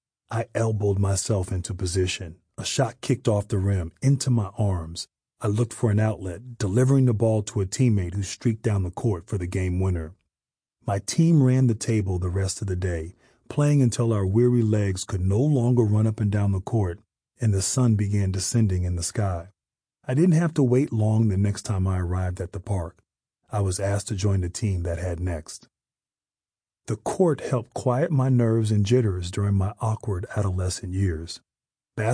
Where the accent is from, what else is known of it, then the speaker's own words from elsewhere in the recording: Reston, Virginia, United States; I had spent years advancing to different baskets in my hometown of Reston, Virginia.